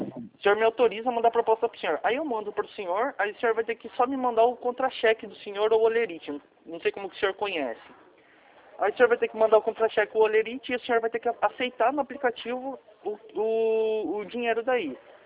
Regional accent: Limeira, São Paulo, Brazil; Eu sou de Limeira.

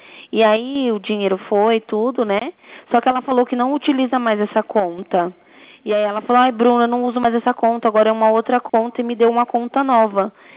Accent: São Paulo, Brazil; Não, eu sou de São Paulo.

